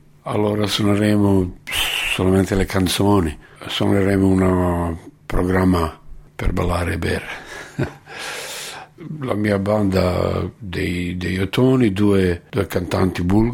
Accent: Sarajevo, Federation of Bosnia and Herzegovina, Bosnia & Herzegovina; Italian is a second language; Vengo da Sarajevo, allora porto questa musica che viene dalla frontiera

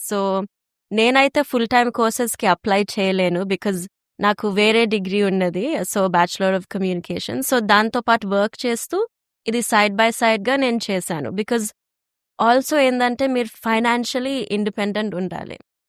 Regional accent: Australia; also born or lived in New Zealand; నేను న్యూజిలాండ్ లో పుట్టాను బట్ ఆస్ట్రేలియాకి వచ్చింది 2 ఇయర్స్ ఉన్నప్పుడు. సో యా, అది ఆస్ట్రేలియన్ న్యూజిలాండ్ బ్యాక్గ్రౌండ్ ఉండేది. అండ్ పేరెంట్స్ అయితే హైదరాబాద్ నుంచి, సో వాళ్ళ బ్యాక్గ్రౌండ్ ఇక నాకు అన్ని మిక్స్ అయిపోయింది.

